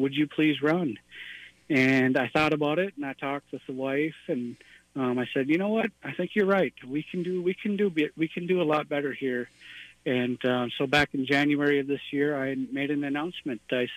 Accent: White Earth Reservation, Minnesota, United States; I'm from the Loon Clan, and I'm from born and raised on White Earth Reservation.

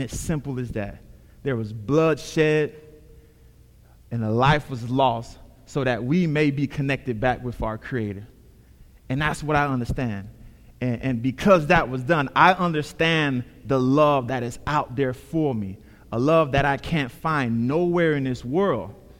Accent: Miami, Florida, United States; I'm originally from Miami.

